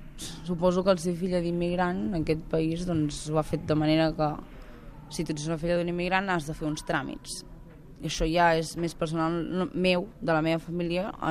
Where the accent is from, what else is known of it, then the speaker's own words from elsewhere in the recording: Arbúcies, Catalonia, Spain; now in Girona, Spain; Tinc 21 anys, sóc del 95 i vaig néixer a Girona, a Santa Caterina, l'antic Santa Caterina, no el d'ara. I sóc d'Arbúcies.